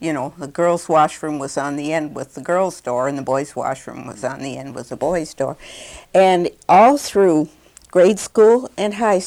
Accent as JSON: {"language": "English", "town": "Paris", "region": "Ontario", "country": "Canada", "tie": "born there", "also_born_or_lived": "Brantford / Hamilton", "said": "I was born on January 19th, 1921, which makes me 73 years old now, in Paris, Ontario, Canada."}